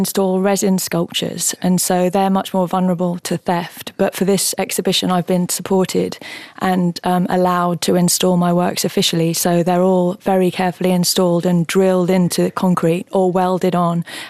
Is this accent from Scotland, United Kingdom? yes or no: no; London, United Kingdom; growing up in South London, graffiti was part of the culture, sort of completely integral to the culture.